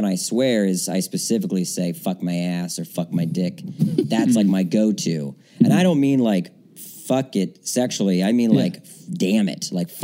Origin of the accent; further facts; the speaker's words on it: Maryland, United States; I'm from Maryland, but yeah.